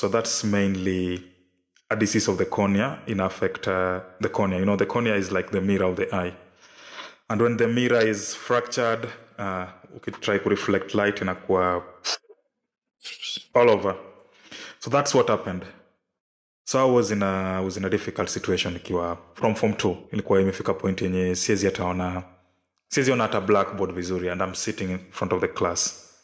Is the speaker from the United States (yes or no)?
no; Kisumu, Kisumu County, Kenya; born and bred in Kisumu, Ukundo home.